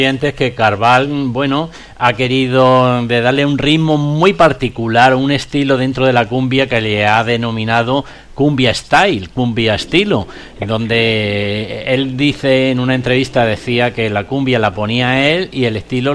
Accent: Spain; porque somos muy latinos los españoles, como tú sabes

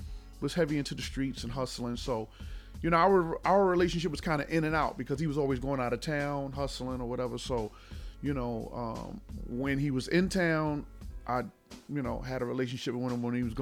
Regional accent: New York City, New York, United States; Well, I grew up in a project called Lafayette Garden Projects in Bed-Stuy, Brooklyn, a.k.a. LG Projects.

